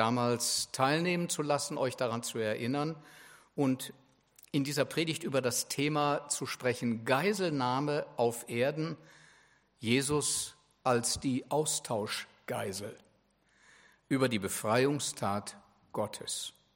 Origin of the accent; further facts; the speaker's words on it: Bottrop, North Rhine-Westphalia, Germany; Meine Heimatstadt ist Bottrop, die meiner Frau auch. Bottrop liegt bei Essen.